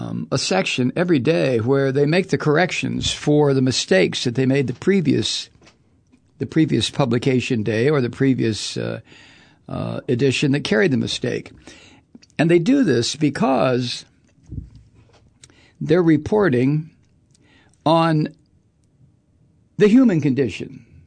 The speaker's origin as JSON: {"language": "English", "town": "Toledo", "region": "Ohio", "country": "United States", "said": "I'm from Toledo, Ohio. And if I got a blank look, I'd say, well, it's a suburb of Detroit"}